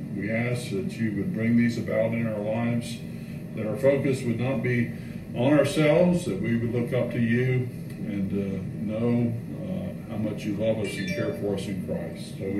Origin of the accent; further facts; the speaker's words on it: Fairhope, Alabama, United States; But I noticed that he is a music minister in my hometown, Fair Hope, Alabama.